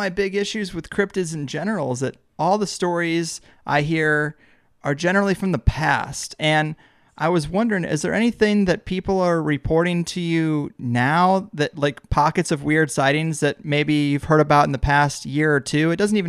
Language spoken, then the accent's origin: English; St. Louis, Missouri, United States; now in San Diego, United States; I live in San Diego now, but I grew up in St. Louis, Missouri, and I've taken trips all over the Midwest.